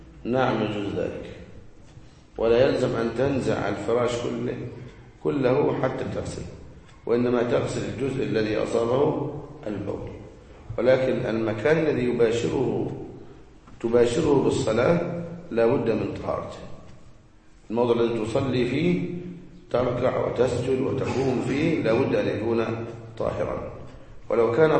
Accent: Egypt; يعني عندنا في مصر قد يكفي المرأة 1500 جنيه مثلا أو 1000 جنيه في بعض البيوت

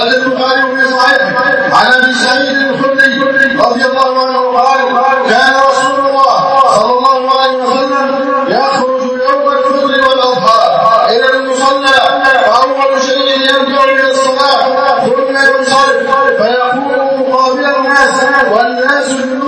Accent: Egypt; اللهم احفظ بلدنا مصر

